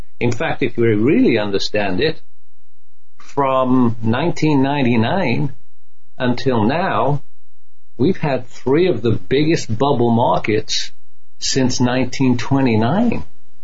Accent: United Kingdom; I'm a proud American British, you know, I'm joint. I mean, I love my home country, the old country.

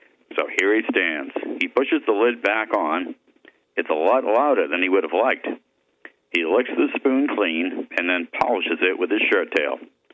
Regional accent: Hamilton, Massachusetts, United States; As a boy growing up in Hamilton, Massachusetts, history was all around me.

